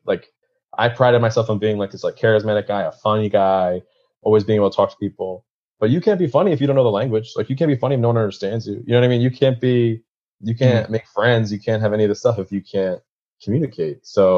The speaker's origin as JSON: {"language": "English", "region": "New York", "country": "United States", "tie": "born or raised there", "said": "with my Catholic school background and, you know, growing up in New York, I knew how to speak English and say the Hail Mary in both languages."}